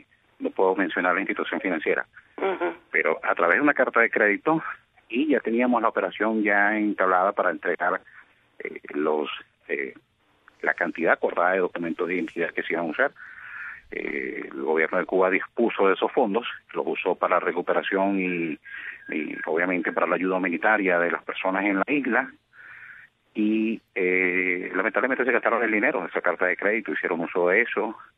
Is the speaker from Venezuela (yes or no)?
yes; Venezuela; Bueno, lamentablemente, como venezolano